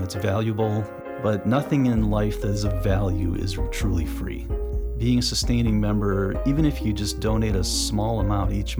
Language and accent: English; Milwaukee, Wisconsin, United States; from Milwaukee, Wisconsin.